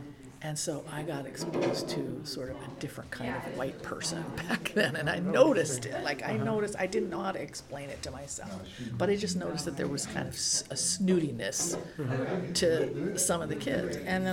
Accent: Tacoma, Washington, United States; And so, you know, I would say growing up in Hilltop definitely put me there, you know.

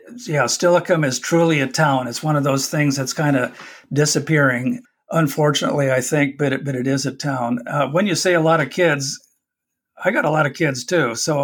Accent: Ireland; okay, as an Irishman, I'll do my best with the Italian flavor thing.

